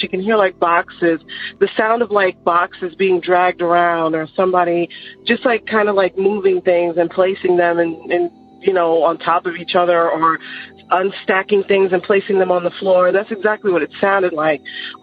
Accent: New York, United States; now in Georgia, United States; I live in Georgia right now, but I grew up in New York, and that's where my story takes place.

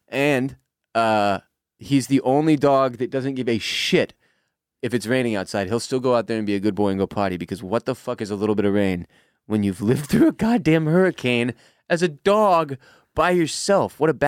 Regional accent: Houston, Texas, United States; being Florida people and me growing up in Houston, you know

